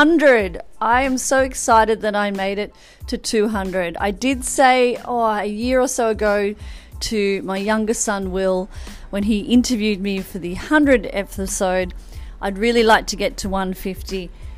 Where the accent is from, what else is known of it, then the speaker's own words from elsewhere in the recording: Kingscliff, New South Wales, Australia; My hometown of Kingscliff, anywhere really that is supportive of local artisans, producers. I know that we had something planned for the Tweed region similar to this